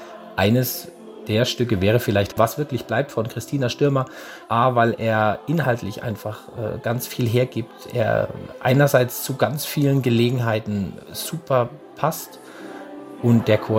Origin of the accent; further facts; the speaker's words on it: Rhineland-Palatinate, Germany; es ist natürlich eine ruhige Gegend, aber ich stamme aus der Region und wollte auch unbedingt wieder hierher zurück, weil ich mich sehr wohl fühle hier.